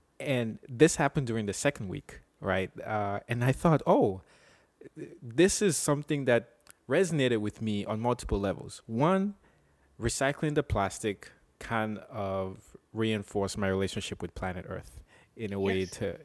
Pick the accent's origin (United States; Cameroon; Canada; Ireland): Cameroon; I came across a friend of mine who I grew up in back in Cameroon